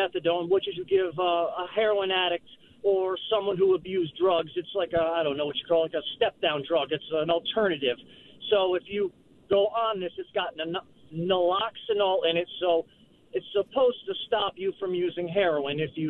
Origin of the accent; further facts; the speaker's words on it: New York, United States; well, I'm from New York, so it's all Democrats